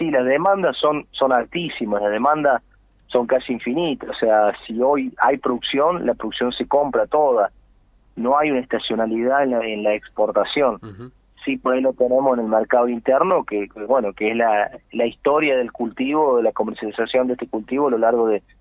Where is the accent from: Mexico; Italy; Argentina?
Argentina